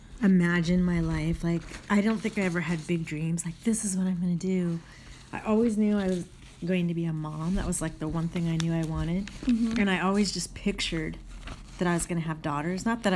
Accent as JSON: {"language": "English", "town": "Portland", "region": "Oregon", "country": "United States", "tie": "born or raised there", "also_born_or_lived": "Michigan / Minnesota / Eugene", "said": "So I was born in Michigan, and then we moved back to Minnesota where my parents were from, and I went to like kindergarten and first grade there. Then I went to second grade in Eugene, and then I moved again, and then I went to middle school in Portland and high school in Portland."}